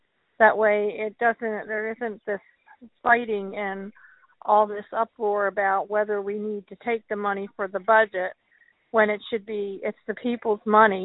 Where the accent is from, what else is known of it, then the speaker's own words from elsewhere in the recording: Wasilla, Alaska, United States; I'm from Wasilla, Alaska.